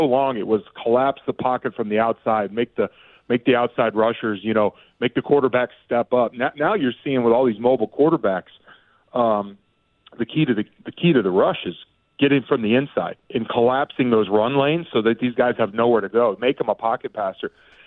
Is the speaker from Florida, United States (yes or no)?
yes; Florida, United States; growing up in South Florida, like, I mean, you played anything in the streets or on the city park